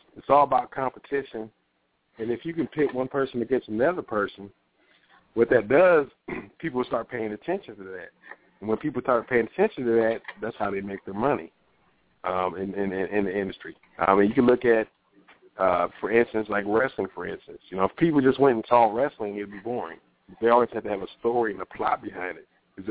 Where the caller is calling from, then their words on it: Bloomington, Illinois, United States; I'm calling in from Bloomington, Illinois.